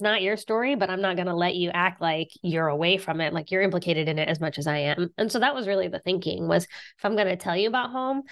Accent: West Virginia, United States; Yeah, I'm from West Virginia. I grew up in West Virginia.

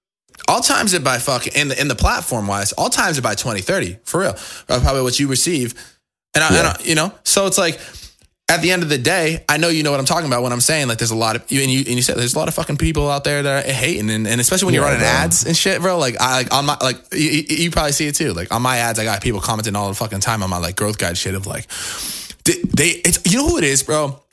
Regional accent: Boston, Massachusetts, United States; I mean, I'm a kid from Boston. We're both East Coast people. And like, my whole family's from Boston.

